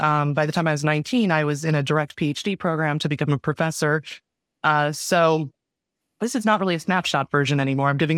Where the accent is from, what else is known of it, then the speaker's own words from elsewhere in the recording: Maryland, United States; So I was raised in Maryland, in a small town bordering D.C., and I was born Jewish, but not religious.